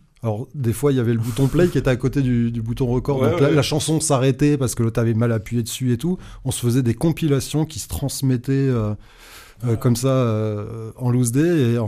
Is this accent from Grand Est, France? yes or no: yes; Grand Est, France; Moi, je suis lorrain d'origine, hein